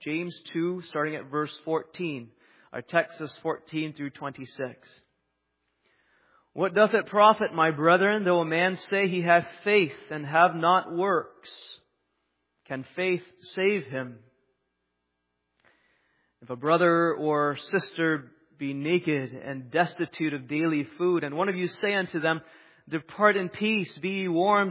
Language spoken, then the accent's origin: English; Singapore; also born or lived in Texas, United States / Pennsylvania, United States; But I grew up in Singapore, in Texas, in Pennsylvania, where there were very few Protestant Reformed people around me, in very small churches or mission groups.